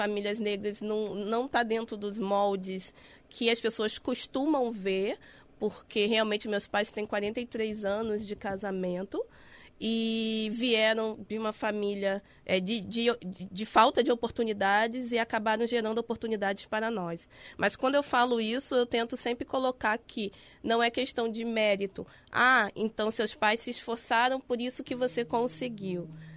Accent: São Gonçalo, Rio de Janeiro, Brazil; Eu venho do Jardim Catarina. O Jardim Catarina é um bairro de São Gonçalo, município, né? Do nosso querido estado do Rio de Janeiro. E na época, 1982, quando eu nasci, há 36 anos atrás, era considerada a maior favela plana da América Latina.

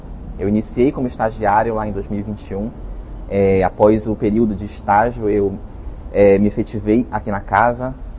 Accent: Belém, Pará, Brazil; sou de Belém do Pará, Trabalho no Teatro da Paz há 5 anos, tenho 27 anos de idade.

